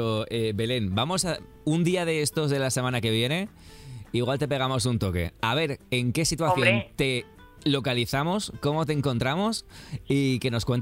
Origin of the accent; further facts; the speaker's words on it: Pamplona, Navarre, Spain; yo que soy de Pamplona, en San Fermines, tenemos nuestras tradiciones